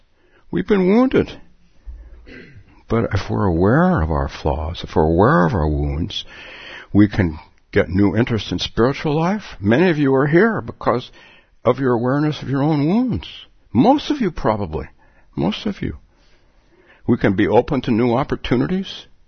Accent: Palo Alto, California, United States; I'm from the West Coast, and I grew up in Palo Alto, and I went to Stanford

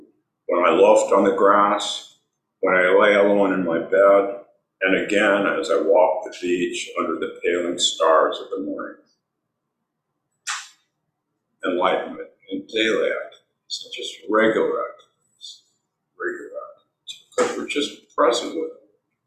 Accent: California, United States; And Ronald Reagan, who was my governor since I'm from California, was cutting down lots and lots of redwood trees.

